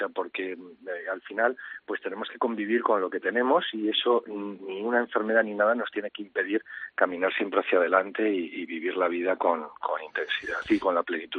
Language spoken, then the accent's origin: Spanish; La Rioja, Spain; primero porque es mi primera novela ambientada en mi tierra, en La Rioja. Yo soy riojano